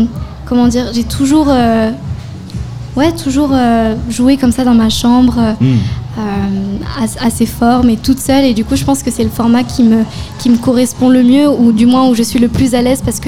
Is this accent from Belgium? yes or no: no; Montélimar, Auvergne-Rhône-Alpes, France; Alors, à la base de la base, je suis de Montélimar.